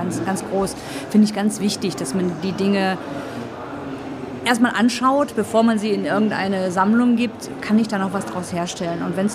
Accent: Düsseldorf, North Rhine-Westphalia, Germany; Ich komme jetzt aus Düsseldorf

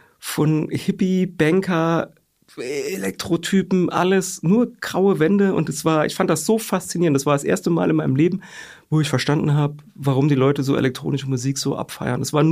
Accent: Saarland, Germany; ich bin auch weiterhin im Saarland zur Schule gegangen

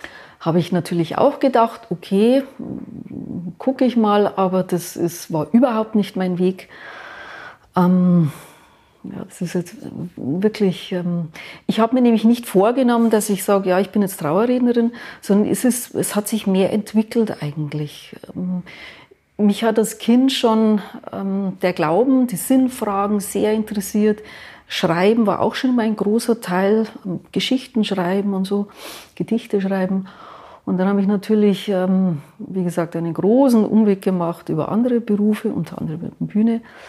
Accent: Kolbermoor, Bavaria, Germany; born there; Und ich bin in Kolbermoor geboren

